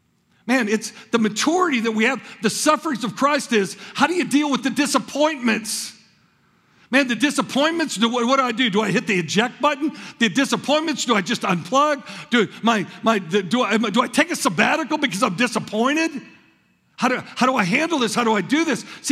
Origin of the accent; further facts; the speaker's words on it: St. Louis, Missouri, United States; And I grew up just outside of St. Louis, so tornadoes weren't like they are in this part of the country.